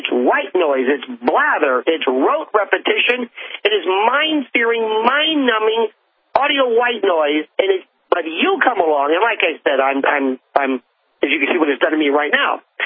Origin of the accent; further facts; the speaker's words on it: Tampa, Florida, United States; my wife and I were in Tampa, my hometown.